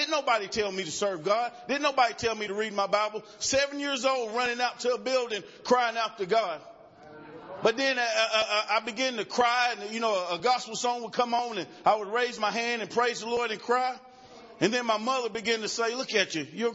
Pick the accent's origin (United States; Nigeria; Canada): United States; I'm from Rutherford County.